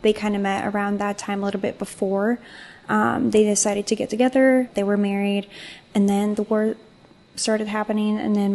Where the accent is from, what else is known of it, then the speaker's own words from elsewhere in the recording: St. Louis, Missouri, United States; also born or lived in Berlin; So I was born in Berlin, Germany, and I've lived in the States for over 22 years, my whole life in St. Louis.